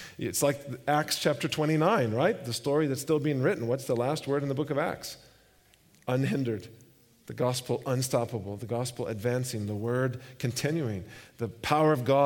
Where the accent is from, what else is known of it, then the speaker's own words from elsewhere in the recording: Texas, United States; now in Zambia; It's amazing to go back to Zambia and hear songs I grew up with in Texas, you know.